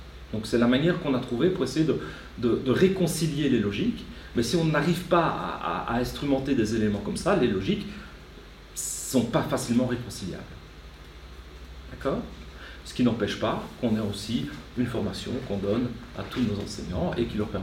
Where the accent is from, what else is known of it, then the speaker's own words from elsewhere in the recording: Belgium; Chez nous, en Belgique, on commence à se dire